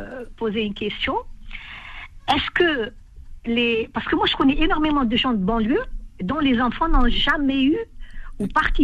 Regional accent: Algeria; moi aussi, je viens du Maghreb, je suis algérienne

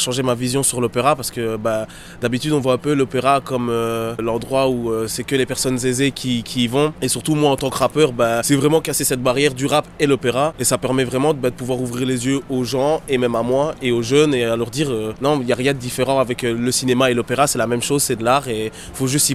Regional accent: Angers, Pays de la Loire, France; Je viens de Angers et du coup je fais le projet ici

